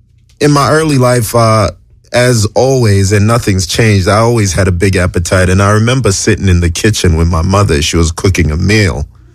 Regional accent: Lusaka, Lusaka Province, Zambia; born there; I was born in Lusaka, Zambia, which is the capital city for my country, Zambia. And I was born almost at the same time as hip-hop music.

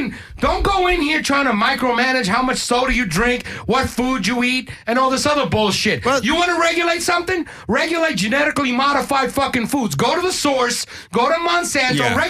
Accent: East Coast, United States; But I'm saying, a typical white American, I grew up on the East Coast.

